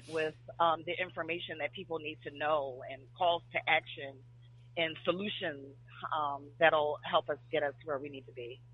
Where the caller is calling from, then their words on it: Greensboro, North Carolina, United States; I'm calling from the Greensboro, North Carolina area.